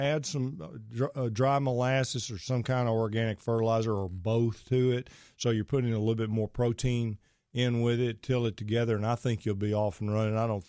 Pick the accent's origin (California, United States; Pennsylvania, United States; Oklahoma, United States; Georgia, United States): Pennsylvania, United States; Pittsburgh; I'm from Pittsburgh, so I know exactly where you are.